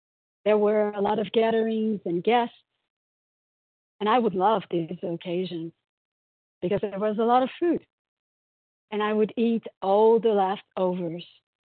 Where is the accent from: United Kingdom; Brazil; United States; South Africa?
Brazil; I'm from Brazil. I live in São Paulo.